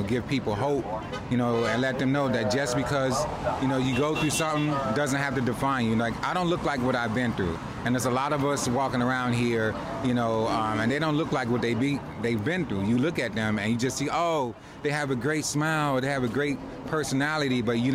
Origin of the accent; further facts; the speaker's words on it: Chicago, Illinois, United States; moved away as an adult; now in Los Angeles, United States; I'm originally from Chicago, so I moved out here about 5 years ago. You know, just chasing the dream.